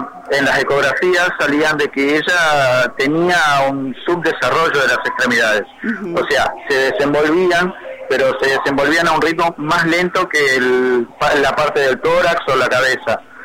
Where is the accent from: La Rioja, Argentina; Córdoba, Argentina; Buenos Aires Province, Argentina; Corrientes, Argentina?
Corrientes, Argentina; Paso de los Libres; now in Buenos Aires, Argentina; Yo soy de procedencia de Paso de los Libres.